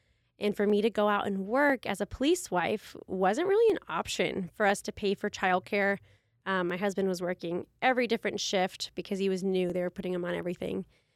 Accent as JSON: {"language": "English", "region": "California", "country": "United States", "also_born_or_lived": "Fairbanks, Alaska", "said": "And I was from Southern California, so very different places, and ended up dating."}